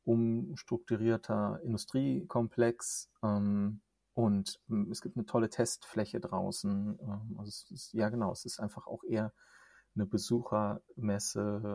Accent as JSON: {"language": "German", "region": "North Rhine-Westphalia", "country": "Germany", "tie": "born or raised there", "said": "Findet ja in meiner alten Heimat statt, sozusagen. Bin ja in der Nähe von Düsseldorf aufgewachsen."}